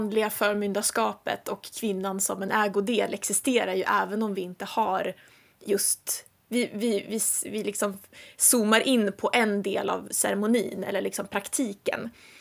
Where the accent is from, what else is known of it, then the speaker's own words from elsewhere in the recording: Jämtland County, Sweden; jag kommer från Jämtland, och det är nära Norge, och just min församling som jag kommer ifrån har haft mycket influenser från Norge